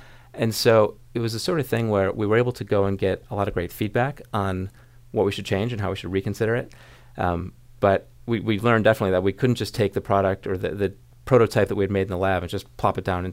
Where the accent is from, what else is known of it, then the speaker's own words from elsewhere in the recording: Michigan, United States; I'm from Michigan, if it's the middle of the winter